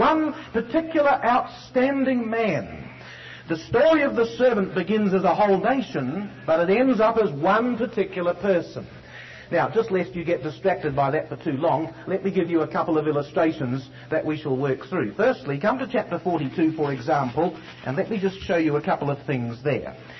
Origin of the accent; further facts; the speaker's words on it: New Zealand